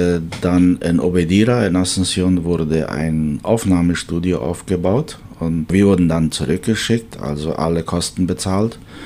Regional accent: Canada; Als Kanadier brauchten wir damals da nicht eine große Summe zahlen

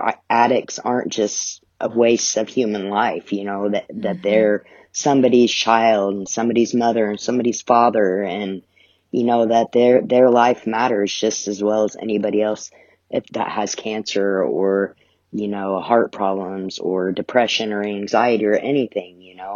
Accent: Richmond, Indiana, United States; But I grew up in Richmond, Indiana, and I grew up with my mom and my stepdad and my brothers.

